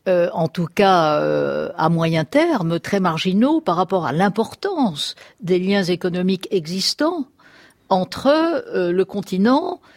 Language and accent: French; France; en pleine crise existentielle chez nous en France.